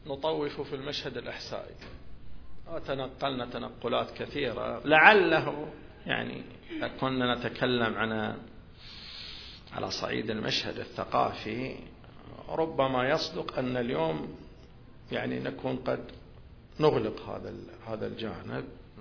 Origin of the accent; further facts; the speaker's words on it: Al-Qarah, Eastern Province, Saudi Arabia; أنا عربي، وفي ذات الوقت أنا مسلم، وفي ذات الوقت أنا سعودي، وفي ذات الوقت أنا حساوي، وفي ذات الوقت أنا من القارة.